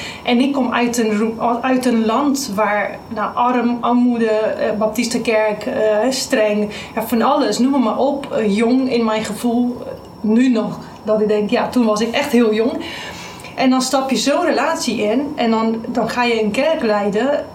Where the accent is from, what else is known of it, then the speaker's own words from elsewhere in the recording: Romania; ik kom uit Roemenië. En dat is, wij hebben elkaar leren kennen in Roemenië.